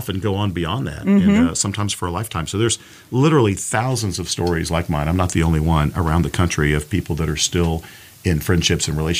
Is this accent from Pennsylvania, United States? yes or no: no; Houston, Texas, United States; born there; But of course, I was born here in Houston, Texas, and really was born into chaos and poverty.